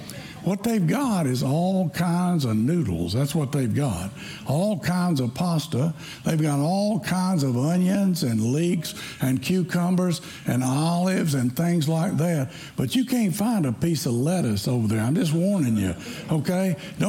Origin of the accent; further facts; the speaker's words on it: the South, United States; You see, I grew up in the South, and can I just be honest with y'all?